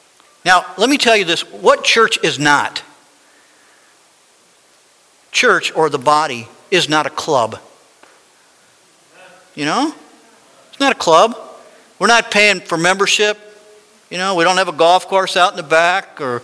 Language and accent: English; Las Vegas, Nevada, United States; When I lived in Vegas, you all know this, when I lived in Vegas and I grew up in Vegas in the Lord and I spent all those years there